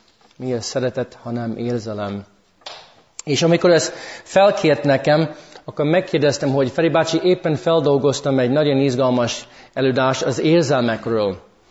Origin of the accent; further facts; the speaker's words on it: United States; now in Hungary; vannak sokan, akik nem ismernek engem, tehát eredetileg amerikai vagyok, jó? Amerikából jöttem, de most már több mint 10 éve lakok itt Magyarországon.